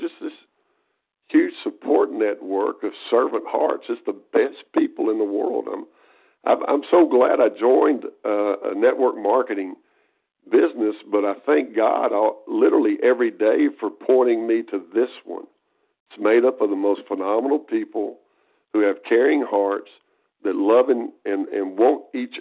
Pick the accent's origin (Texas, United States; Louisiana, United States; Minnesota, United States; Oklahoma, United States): Texas, United States; Nacogdoches; one of my real dear friends is driven all night to be down in my hometown of Nacogdoches right now.